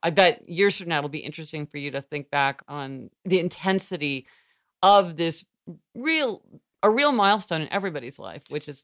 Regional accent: Missouri, United States; Cause being from Missouri, there we

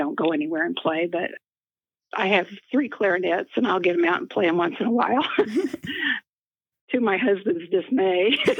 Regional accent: Denver, Colorado, United States; born there; I was born in Denver, Colorado. And my dad worked for AT&T. He transferred about every 2.5 years.

